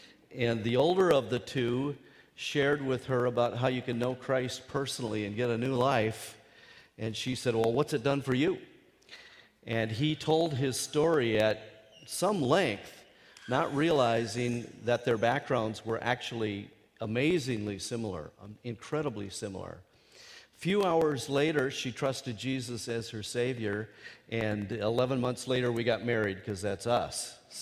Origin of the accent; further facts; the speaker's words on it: Rice Lake, Wisconsin, United States; also born or lived in Frederick; So Donna and I are both Wisconsin products. I'm from Frederick and Rice Lake in the northwestern part of the state.